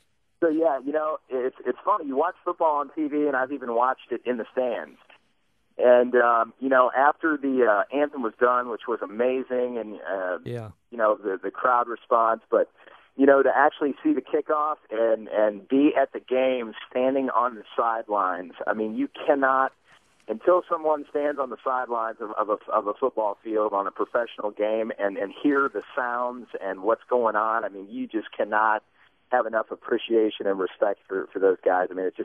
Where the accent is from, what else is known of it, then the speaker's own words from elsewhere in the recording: Uniontown, Ohio, United States; No, I grew up in Uniontown, Ohio, which is a really small community. It's right by Hartville, Ohio, which people might associate with the famous Hartville Kitchen.